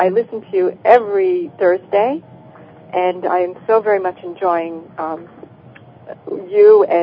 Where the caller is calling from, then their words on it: Los Angeles, California, United States; I'm calling from Los Angeles.